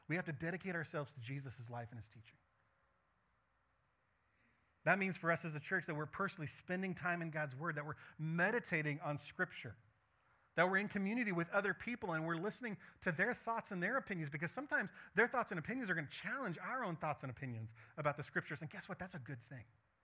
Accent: United States; I am an American. I'm a Westerner. And I'm a product of that culture.

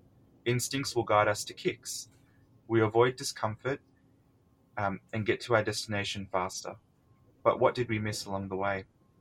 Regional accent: Australia; this is why I half resent growing up in Australia

